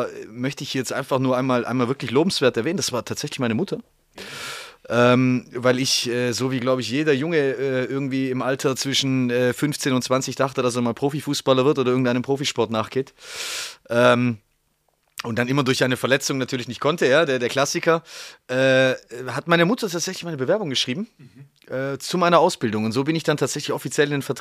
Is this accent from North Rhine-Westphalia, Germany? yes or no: no; Baden-Württemberg, Germany; born there; Gebürtig aus dem Ländle tatsächlich, ja.